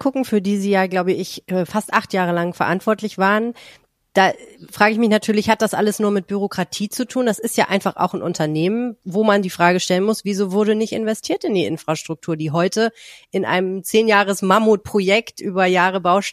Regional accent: Hamburg, Germany; born there; Ich bin ja auch in Hamburg geboren.

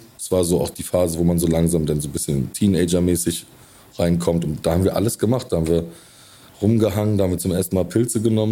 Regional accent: Rostock, Mecklenburg-Vorpommern, Germany; bei uns in Rostock gab es halt viele Kids, wo die Eltern Seemänner waren.

